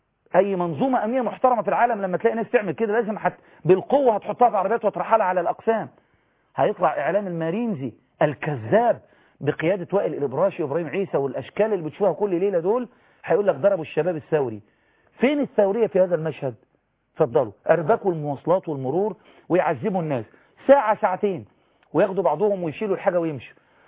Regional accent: Egypt; يعني هو مش المفروض كمصريين نعمل كده؟

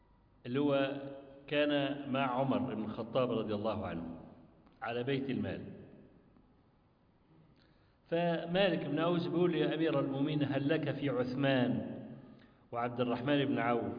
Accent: Egypt; كان عندنا في مصر في كفر الشيخ في المحافظة تانية ومزاد يعني بحيرة اسمها بحيرة البرولس

